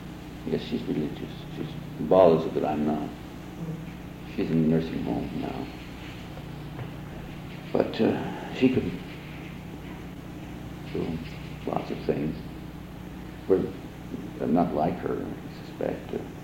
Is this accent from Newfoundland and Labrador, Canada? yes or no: yes; Newfoundland and Labrador, Canada; born there; I was born in Newfoundland, Labrador.